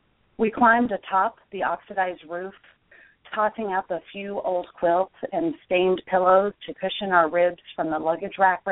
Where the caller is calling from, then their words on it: Utah, United States; Well, it's finally started to snow. So we're just now getting our first snow here in what's considered Happy Valley. It's the Provo area, about 35 miles south of Salt Lake.